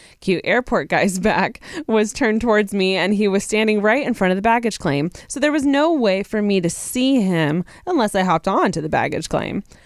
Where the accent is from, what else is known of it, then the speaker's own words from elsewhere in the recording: Texas, United States; I am from Texas and I had been in Chicago with my mom visiting a friend